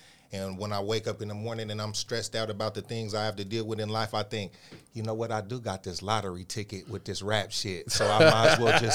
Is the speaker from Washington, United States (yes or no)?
yes; Seattle, Washington, United States; Man, I'm from Seattle. I'm from the Central District. You know, I'm from everywhere in Seattle, really.